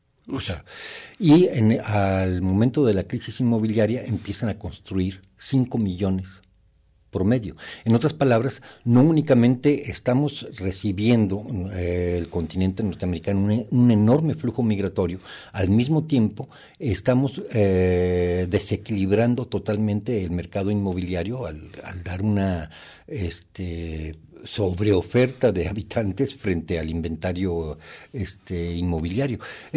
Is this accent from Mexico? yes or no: yes; Mexico; me considero occidental, como mexicano